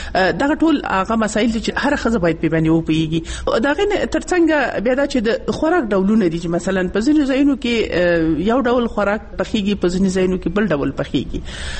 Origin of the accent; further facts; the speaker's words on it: Nangarhar, Afghanistan; مخصوصا زه چون د ننګرهار یم